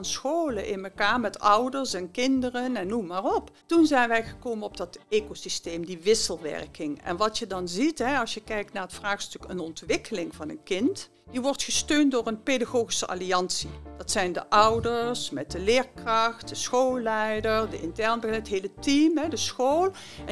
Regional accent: Limburg, Netherlands; now in Amsterdam, Netherlands; Ja, ik ben dus uit Limburgse, maar dat hoor je wel. Ja. En bij de West-Friese gewerkt met veel plezier, woon in Amsterdam.

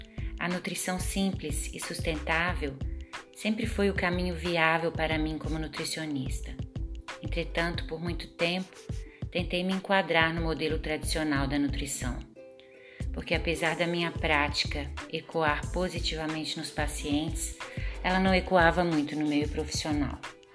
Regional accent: Campina Verde, Minas Gerais, Brazil; now in Belo Horizonte, Brazil; Eu sou mineira do interior de uma cidade que se chama Campina Verde e fui adotada pela capital Belo Horizonte.

